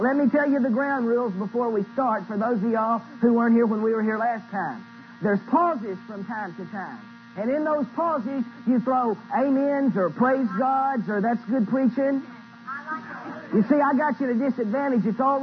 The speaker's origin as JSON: {"language": "English", "region": "Arkansas", "country": "United States", "said": "I'm from Arkansas. I'm a little simple-minded."}